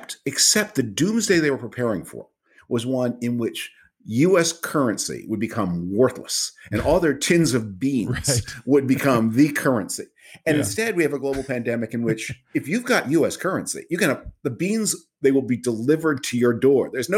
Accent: Canada; I'm originally from Canada. I have a house there and spend time there.

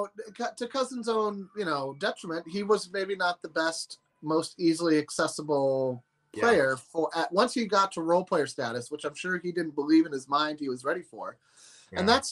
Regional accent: California, United States; But, I mean, we're from California, folks.

